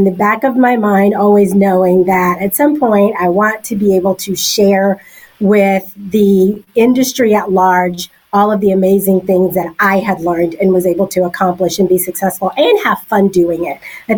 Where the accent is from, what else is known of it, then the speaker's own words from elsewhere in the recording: Oklahoma, United States; moved away as an adult; now in Dallas, United States; I'm from Oklahoma. So that, you know, the heart of the country, that's what we call that. Graduated college, did what everybody does in Oklahoma, moved to Dallas, right?